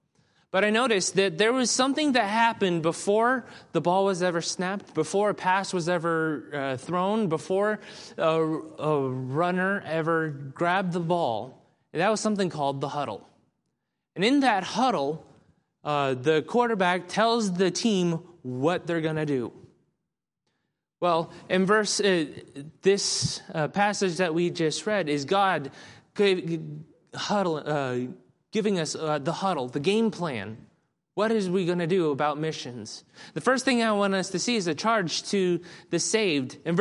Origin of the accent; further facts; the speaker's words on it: the South, United States; Growing up in the South, my family watched a lot of football.